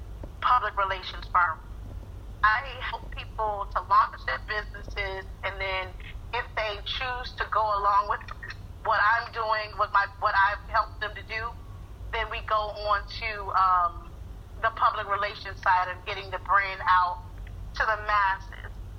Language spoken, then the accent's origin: English; Conway, South Carolina, United States; Born in Conway Hospital in Horry County. Wow. That is my hometown. This is what made me who I am.